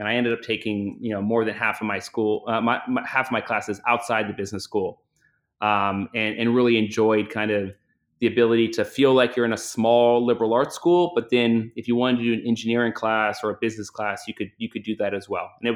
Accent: Philadelphia, Pennsylvania, United States; born there; So I was born in Philadelphia.

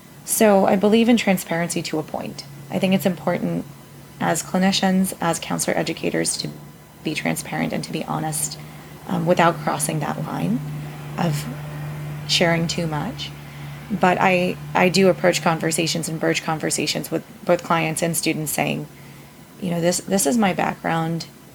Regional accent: United States; I can understand the difficulty coming from a South Asian background and growing up in the United States

